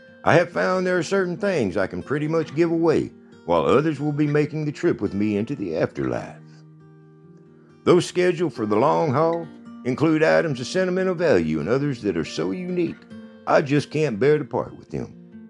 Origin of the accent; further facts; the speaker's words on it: Bandera, Texas, United States; I have been fortunate in my growing up in Bandera life to have caught probably more than my share of bass over that weight